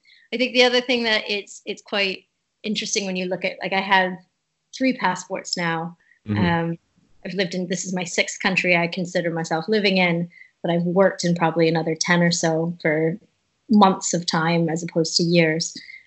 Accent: Ontario, Canada; I was born and raised in Canada in a suburb outside of Toronto. I did my university education in Canada as well, in Ontario.

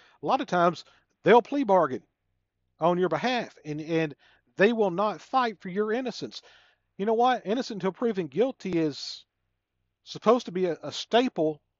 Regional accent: the South, United States; accent: Southern; Now, growing up in the South, I get made fun of my accent from time to time. Now, I'm proud of my Southern accent

